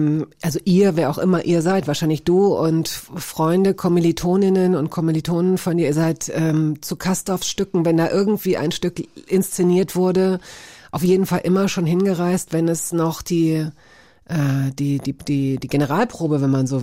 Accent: West Germany, Germany; Es ist immer blöd, als Wessi zu sagen

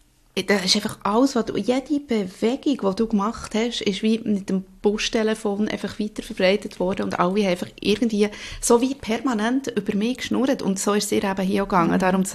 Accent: Bern, Switzerland; Ich bin auch im Emmental aufgewachsen und...

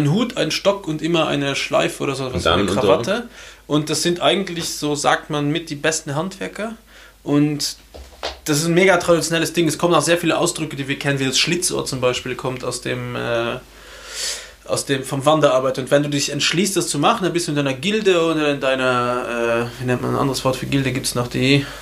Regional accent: Luxembourg; now in Austria; bei uns in Luxemburg gibt es das nicht.

